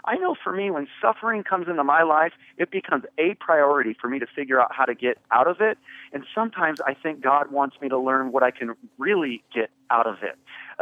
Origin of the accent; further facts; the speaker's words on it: California, United States; I never heard the gospel until I was 19 years of age. I grew up in California